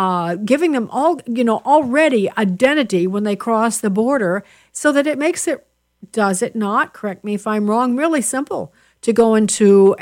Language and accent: English; Chicago, Illinois, United States; I'm from Chicago. I was on radio. I did a drive time in Chicago in the 90s, late 90s.